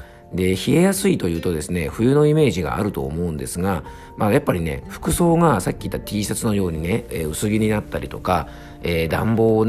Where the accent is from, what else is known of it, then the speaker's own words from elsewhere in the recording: Fuefuki, Yamanashi, Japan; ちょうどね、僕が住む山梨県の笛吹市というところは、まあ、桃とぶどうの生産量が